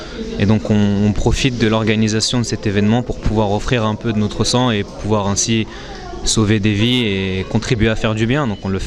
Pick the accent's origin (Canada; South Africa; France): France; Argenteuil, Île-de-France; Alors je viens d'Argenteuil